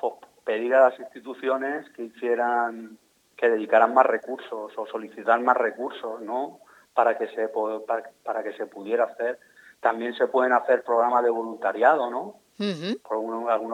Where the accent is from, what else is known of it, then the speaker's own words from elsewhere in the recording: Elche, Valencian Community, Spain; nosotros los que vivimos aquí somos del Che toda la vida